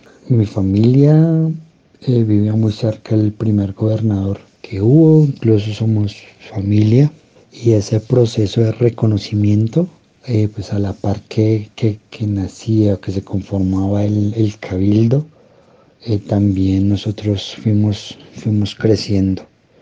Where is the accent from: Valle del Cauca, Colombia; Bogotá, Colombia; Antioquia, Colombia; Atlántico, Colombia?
Bogotá, Colombia; Soy indígena muisca de Suba desde que tengo uso de razón. Hago parte del Cabildo. Por parte de mis abuelas y mis abuelos, hago parte del clan de los Ceras